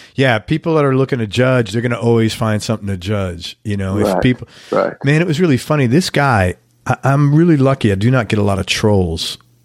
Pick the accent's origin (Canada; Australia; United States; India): United States; New York City, New York; I have a very old … record that I bought in the Village. I grew up in New York City.